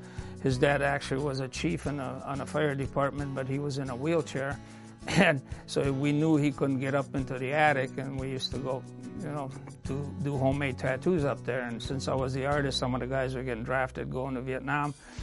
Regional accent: Poland; now in United States; I came from Poland. We immigrated in 1963, 2 days after JFK assassination, actually.

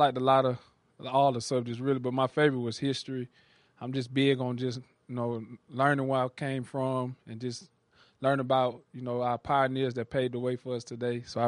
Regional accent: Atlanta, Georgia, United States; Actually, growing up, I'm from Atlanta, Georgia

